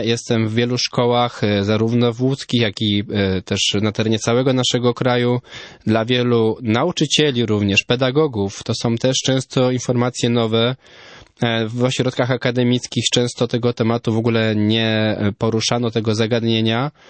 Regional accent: Łódź, Łódź Voivodeship, Poland; Sam jako łodzianin bywam tam często nawet prywatnie na spacerze.

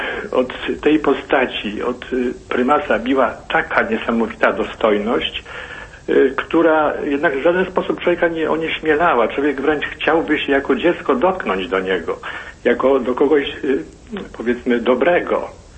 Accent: Gniezno, Greater Poland Voivodeship, Poland; born there; Ja urodziłem się w Gnieźnie i w latach 50. miałem szansę być bardzo blisko prymasa jako chłopiec.

